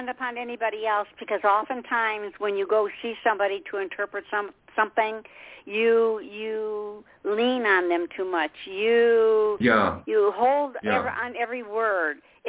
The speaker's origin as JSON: {"language": "English", "region": "Michigan", "country": "United States", "said": "people would come to me when I was in Michigan, because I'm from Michigan, and I do a lot of them up there."}